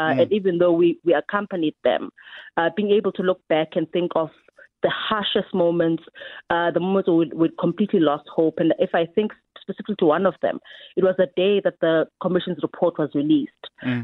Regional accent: South Africa; guns that were issued by us and authorized by us as South African citizens.

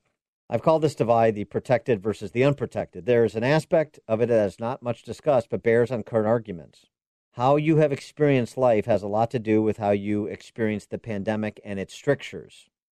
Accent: Illinois, United States; my home state governor, J.B. Pritzker, King J.B. of House Pritzker, as I term him.

